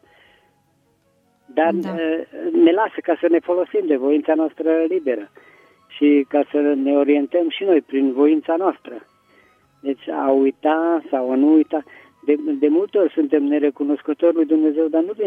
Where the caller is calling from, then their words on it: Petroșani, Hunedoara County, Romania; din Petroșani.